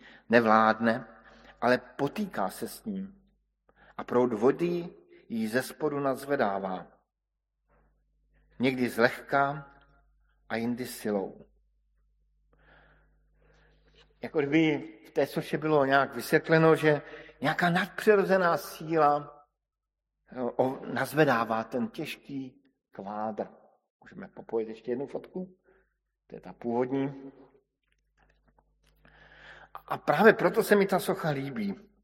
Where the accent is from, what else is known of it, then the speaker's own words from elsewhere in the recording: Brno, South Moravian Region, Czechia; V mém rodném městě Brně najdete tuto sochu.